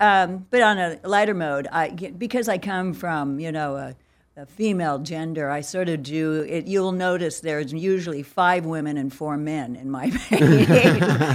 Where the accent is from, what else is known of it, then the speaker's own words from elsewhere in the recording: Pendleton, Oregon, United States; In 2010, the Pendleton Roundup, which is, I'm from Pendleton, Oregon.